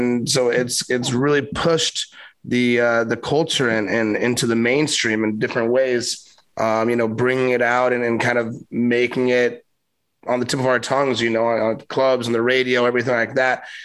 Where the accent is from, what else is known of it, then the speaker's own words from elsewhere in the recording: California, United States; for my home state of California